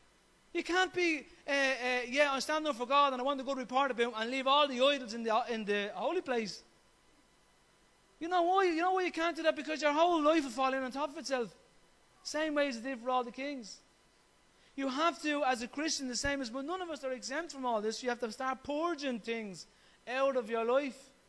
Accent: Ireland; drinking is just part of who you are as an Irish man. It's almost in our DNA.

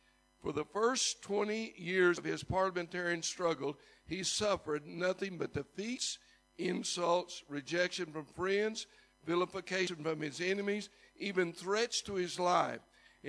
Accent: Dublin, Leinster, Ireland; I'm from Dublin, too.

